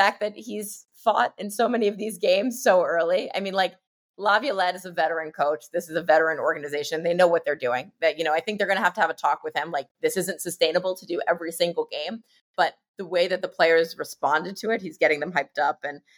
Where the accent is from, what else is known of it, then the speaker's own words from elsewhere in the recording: New Jersey, United States; This is a particularly bad year for me to be jaded because I grew up in New Jersey